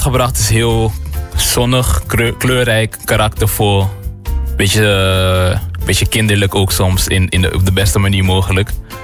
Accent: Amsterdam, North Holland, Netherlands; Ik ben een muzikant uit Amsterdam.

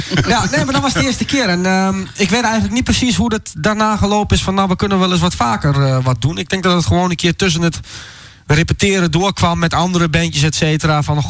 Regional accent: Ommen, Overijssel, Netherlands; Ja. Ja, gemeente Ommen.

